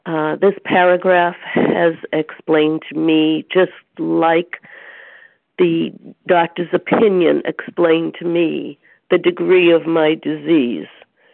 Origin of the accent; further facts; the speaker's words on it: Boston, Massachusetts, United States; I am from the South Shore area of Boston, Massachusetts.